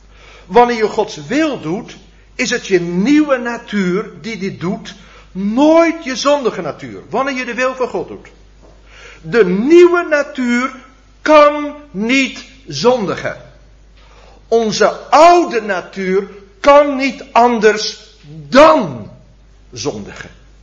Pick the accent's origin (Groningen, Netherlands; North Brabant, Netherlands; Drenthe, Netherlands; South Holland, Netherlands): Drenthe, Netherlands; Kan ik het helpen? Ik kom uit Drenthe.